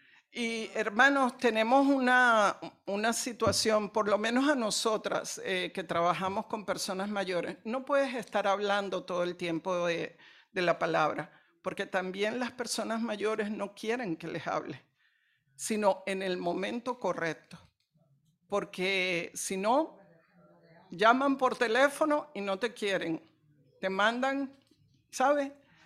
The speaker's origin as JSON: {"language": "Spanish", "town": "Barcelona", "region": "Catalonia", "country": "Spain", "said": "yo vengo de Barcelona, yo podría quedarme en una iglesia en Barcelona"}